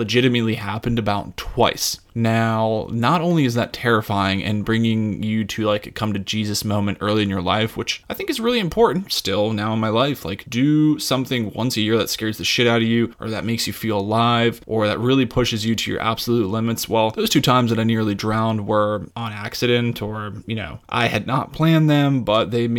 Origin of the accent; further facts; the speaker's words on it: Colorado, United States; also born or lived in New Jersey; I was born in New Jersey, and I lived there for some years as a child before I moved to Colorado, and I actually grew up in Colorado.